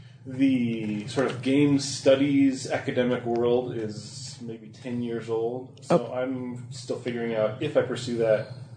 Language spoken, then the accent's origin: English; Rochester, Minnesota, United States; Rochester is where I lived a long time.